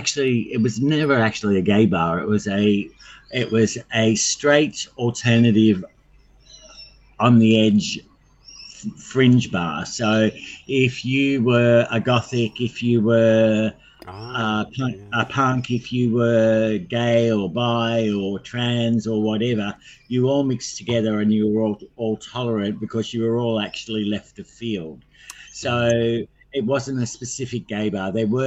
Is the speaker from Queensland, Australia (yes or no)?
no; Sydney, New South Wales, Australia; I grew up with a foster family who adopted me later in life. And so I grew up on the Northern Beaches.